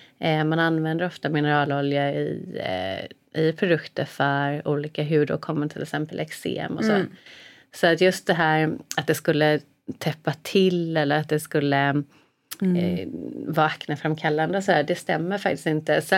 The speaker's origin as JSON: {"language": "Swedish", "town": "Gothenburg", "region": "Västra Götaland County", "country": "Sweden", "said": "Jag är ju från Göteborg, va? Så jag äter ju mycket räkor"}